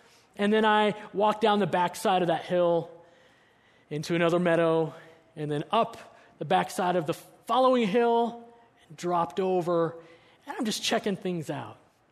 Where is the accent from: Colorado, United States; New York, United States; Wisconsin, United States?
Colorado, United States; Denver; I grew up in Denver, Colorado, and we had grown up camping in the mountains of Colorado.